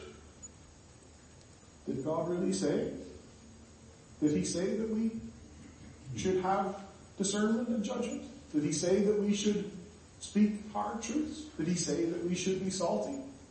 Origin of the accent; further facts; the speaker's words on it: Ireland; I say we, I'm Irish, you're Canadian.